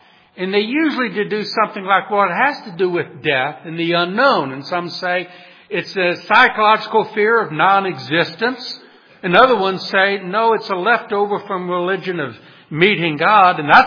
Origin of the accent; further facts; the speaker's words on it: New Orleans, Louisiana, United States; Growing up in New Orleans, I remember one day I rode my bicycle over to Steve Monroe's house